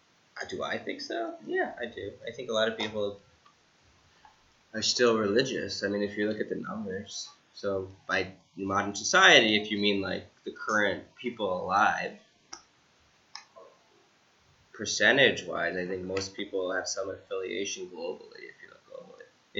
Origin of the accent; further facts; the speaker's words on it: Ithaca, New York, United States; I go back to my hometown where I grew up, right? So from 0 to 18 years. I was in Ithaca. And my house is gone, right?